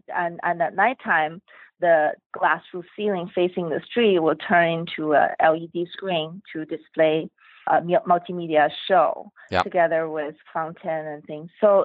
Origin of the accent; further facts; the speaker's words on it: Vancouver, British Columbia, Canada; I grew up in Canada, went to school here in Vancouver.